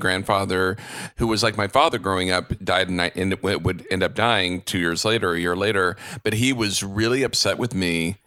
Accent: Texas, United States; it is true because I grew up in Texas.

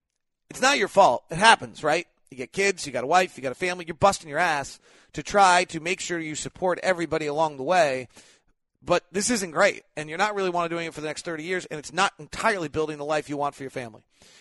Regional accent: California, United States; This is like my, this is my childhood. I mean, I'm growing up in the Bay Area. What am I, 14 years old at this point?

